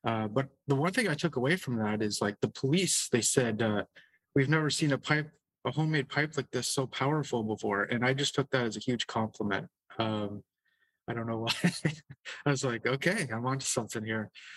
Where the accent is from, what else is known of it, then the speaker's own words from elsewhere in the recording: Michigan, United States; born there; I was born in Michigan to Canadian parents, and my dad is a minister, Protestant minister. So we were basically roaming around the United States.